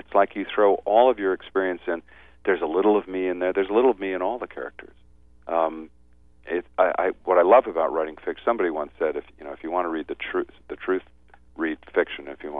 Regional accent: New York, United States; I grew up just outside Manhattan, and my parents went to the theater all the time.

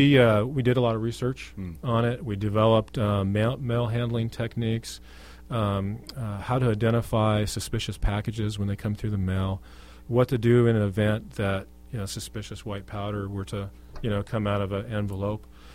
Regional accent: Rancho Cordova, California, United States; got to work in my hometown of Rancho Cordova, which was a really, really great experience.

